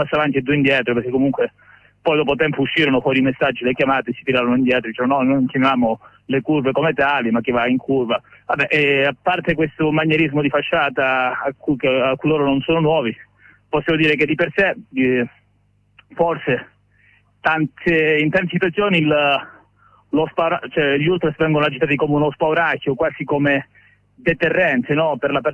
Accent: Calabria, Italy; prendo Cosenza perché io sono calabrese

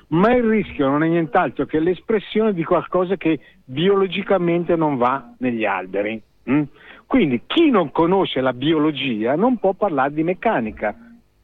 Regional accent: Varese, Lombardy, Italy; vengo da Varese.

